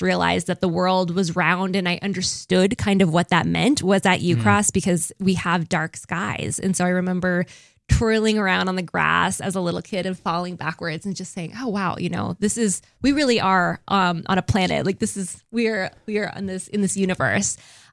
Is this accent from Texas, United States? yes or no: no; Sheridan, Wyoming, United States; I grew up in Sheridan